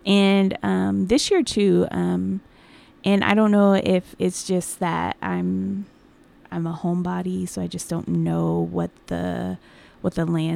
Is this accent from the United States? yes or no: yes; Buffalo, New York, United States; moved away as an adult; I have been living in the Pacific Northwest for the past 14 years to work. I work out at EWU. I'm originally from Buffalo, New York.